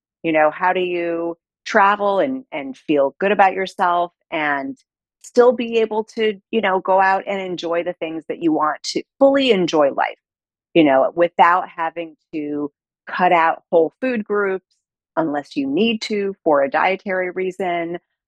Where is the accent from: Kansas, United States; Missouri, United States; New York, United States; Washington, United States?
New York, United States; Salamanca; I grew up in Western New York, south of Buffalo, in a small town called Salamanca, which is actually on a Native American reservation.